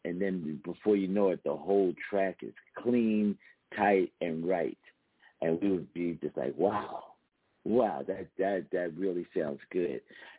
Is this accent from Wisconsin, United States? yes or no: no; Philadelphia, Pennsylvania, United States; and I am from Philadelphia